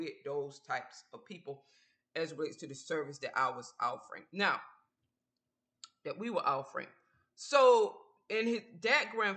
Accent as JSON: {"language": "English", "region": "Georgia", "country": "United States", "said": "Because I was raised, like, I guess because I'm from Georgia, the type of family I had, a lot of respect for the parents."}